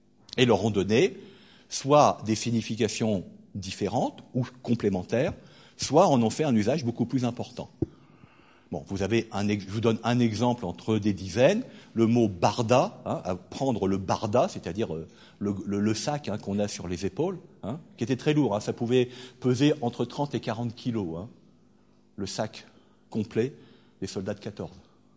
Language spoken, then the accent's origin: French; Hauts-de-France, France; first language Picard (Ch'ti); je suis originaire du Pas-de-Calais et ma langue maternelle c'est le ch'ti, donc je peux vous en causer.